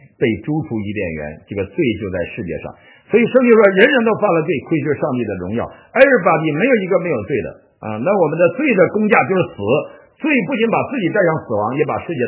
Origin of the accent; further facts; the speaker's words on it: Northeast China, China; 你看看现在的东北，我的老家变成什么样子了。